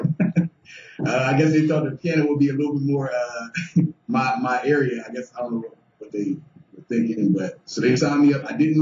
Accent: Upper Marlboro, Maryland, United States; Born and raised in Upper Marlboro, Maryland. 29 years old.

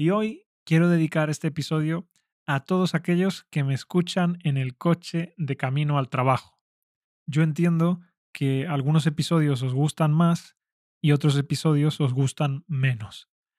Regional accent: Spain; Y yo, como español nativo que soy, doy respuesta a esas preguntas.

